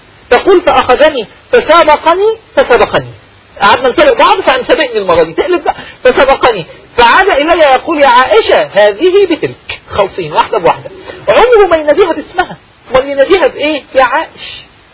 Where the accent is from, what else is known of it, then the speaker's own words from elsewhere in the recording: Upper Egypt, Egypt; زي التحطيب عندنا في الصعيد في مصر